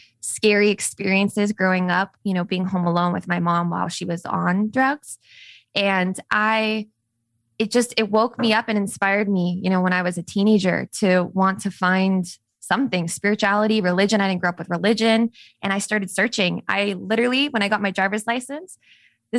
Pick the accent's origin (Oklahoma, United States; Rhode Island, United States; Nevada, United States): Nevada, United States; Las Vegas; because I didn't really get to see, you know, anything else growing up in Las Vegas.